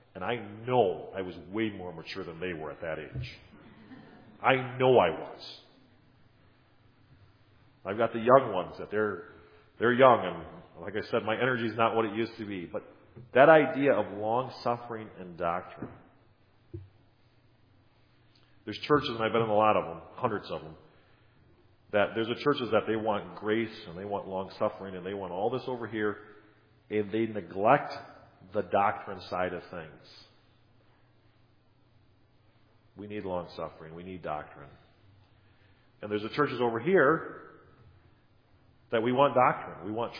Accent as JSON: {"language": "English", "region": "Wisconsin", "country": "United States", "said": "we're from Wisconsin. We're the land of the frozen chosen."}